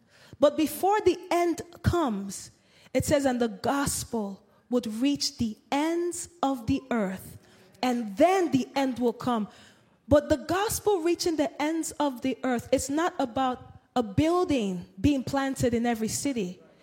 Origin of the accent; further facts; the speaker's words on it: Nigeria; I'm Nigerian, right? I grew up in a Nigerian household.